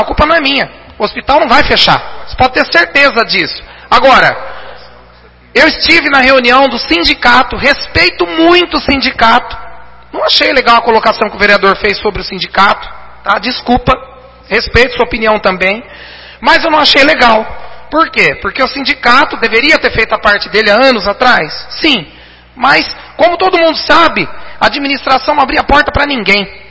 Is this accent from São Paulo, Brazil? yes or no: yes; Garça, São Paulo, Brazil; born there; Nasci em Garça, espero morrer em Garça.